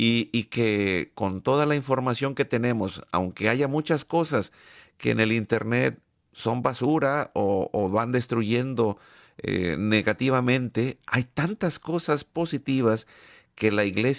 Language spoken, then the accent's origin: Spanish; Mexico; Yo que vengo de México